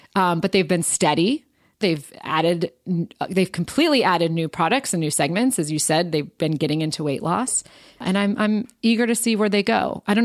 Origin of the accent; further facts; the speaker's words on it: Ohio, United States; it is in my hometown of Northeast Ohio